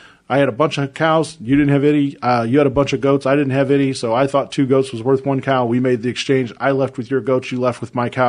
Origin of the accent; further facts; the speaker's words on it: Ireland; And I don't appreciate that as an Irishman, so I'm offended, just to let you know.